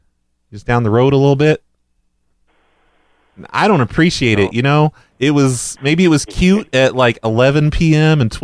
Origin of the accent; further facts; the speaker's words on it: Illinois, United States; Yeah, see, I'm way down there from down south, down in the 618 area code